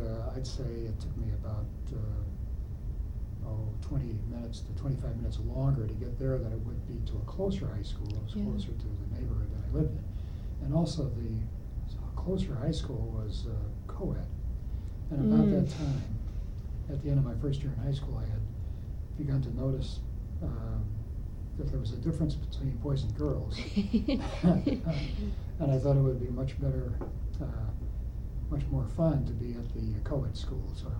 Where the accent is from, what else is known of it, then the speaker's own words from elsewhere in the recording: Chicago, Illinois, United States; I was born in Chicago. I think it was called St. Mary's Hospital on the near west side of Chicago, on Lake Street, I believe it was. My family moved to the northwest side of Chicago. I grew up on the northwest side in the city.